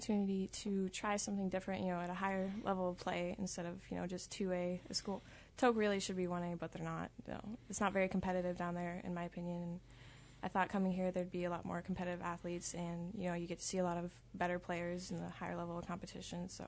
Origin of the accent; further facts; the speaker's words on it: Tok, Alaska, United States; I'm from Tok.